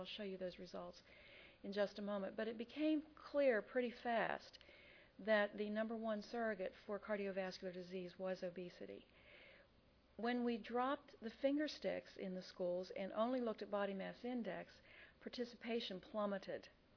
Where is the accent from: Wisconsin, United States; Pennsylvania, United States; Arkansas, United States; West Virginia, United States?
West Virginia, United States; except that we're from West Virginia, so we're working on that.